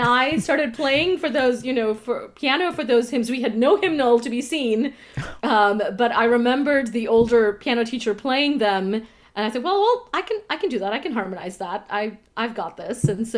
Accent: India; I grew up in India. India being a British colony

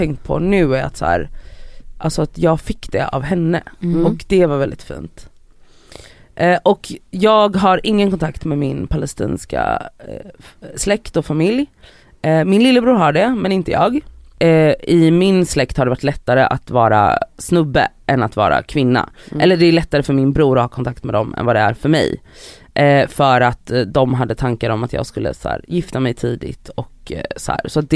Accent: Gothenburg, Västra Götaland County, Sweden; Jag är då uppvuxen i Biskopsgården i Göteborg.

